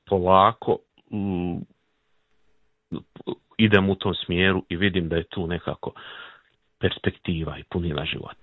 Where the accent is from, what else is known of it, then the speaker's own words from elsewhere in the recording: Davor, Brod-Posavina County, Croatia; ja sam rodom iz Davora